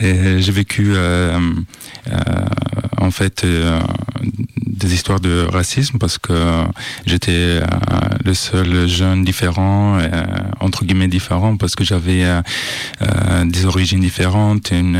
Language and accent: French; Italy; moved away as an adult; now in France; Alors, en fait, je suis italien d'origine tunisienne et ça fait pas longtemps que je vis en France. Et donc, je suis arrivé en France fin 2014.